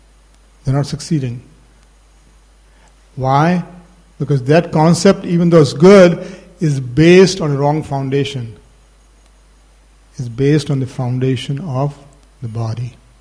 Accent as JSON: {"language": "English", "region": "North India", "country": "India", "said": "Vrindavan is Bengali, I'm from North India."}